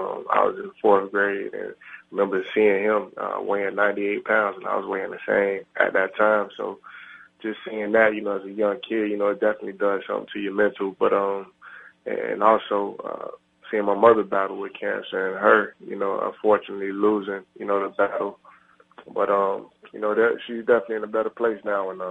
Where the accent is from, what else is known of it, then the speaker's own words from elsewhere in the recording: Florida, United States; You know, just being from South Florida, growing up in South Florida, and playing for the Miami Hurricanes, you know, you naturally develop that competitive fire.